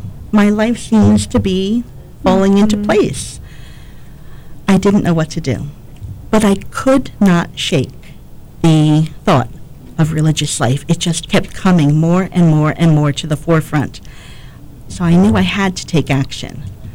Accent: East Brunswick, New Jersey, United States; Well, I grew up in New Jersey in East Brunswick in the Diocese of Metuchen with my father, mother, two brothers, and two sisters.

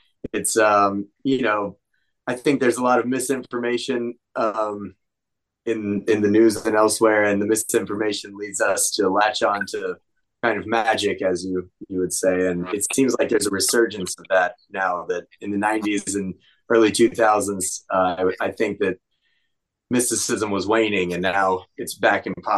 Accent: Tennessee, United States; Well, I'm from Tennessee, so I grew up drinking sweet tea.

